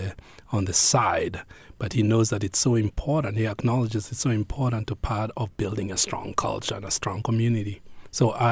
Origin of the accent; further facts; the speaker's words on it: Kenya; now in United States; I grew up in Kenya, and Kenya is a peace-loving country, as they say, and very welcoming to people.